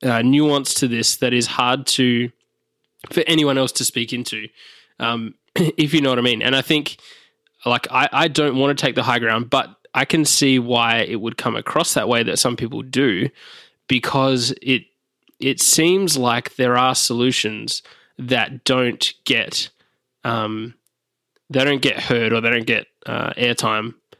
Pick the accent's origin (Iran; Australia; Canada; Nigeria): Australia; now in United States; I grew up in Australia going to school that did not have guards or metal detectors at the door.